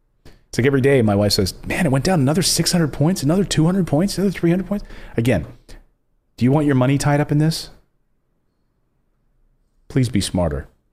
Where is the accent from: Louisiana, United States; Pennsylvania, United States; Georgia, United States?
Pennsylvania, United States; Lawyers for a Pennsylvania county, Luzerne County, my home state